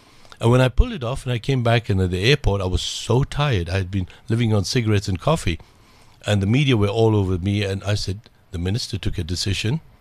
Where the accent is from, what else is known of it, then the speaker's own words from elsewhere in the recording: South Africa; as a South African, as a person who loves my country